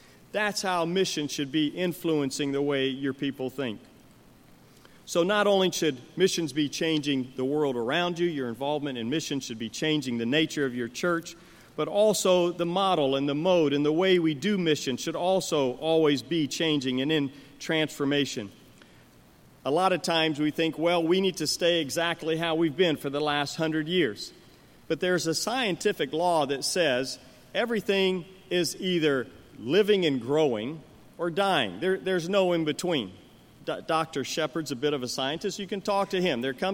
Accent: Liberia; I have an identical twin brother. We grew up together in Liberia from the time we were 6 years old till we went off to college

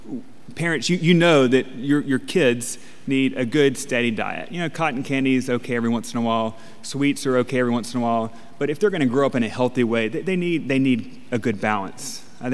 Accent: Alabama, United States; you know, I'm from Alabama, and we call it lettuce.

